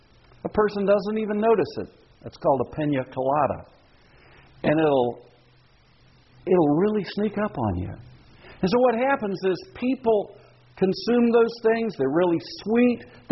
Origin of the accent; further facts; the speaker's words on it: Louisiana, United States; I've told people that I'm from Louisiana, and I tell them one of the things that Louisiana is famous for is that you can drink and drive.